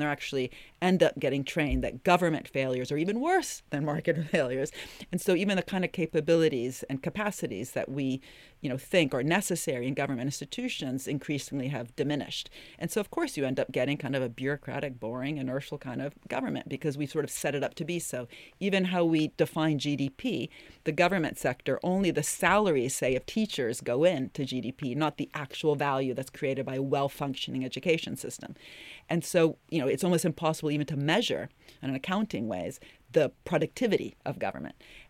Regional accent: Italy; I mean, I'm from Italy, for God's sake.

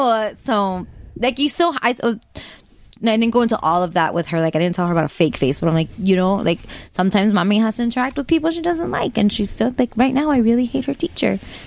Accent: South Kendall, Florida, United States; Yeah, I'm 32. I grew up in South Kendall.

